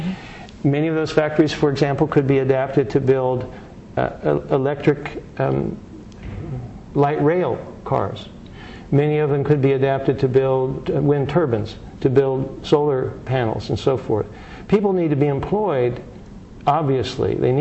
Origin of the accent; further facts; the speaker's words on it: Indiana, United States; And Indiana, my home state, is one of the major focuses